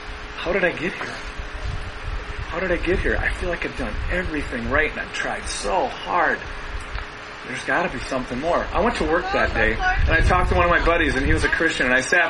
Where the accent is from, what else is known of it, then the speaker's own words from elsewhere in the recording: St. Peter, Minnesota, United States; Kind of nerdy for some people, but that's the way I grew up in St. Peter, Minnesota. My parents were farm kids. My uncles, they all were farmers.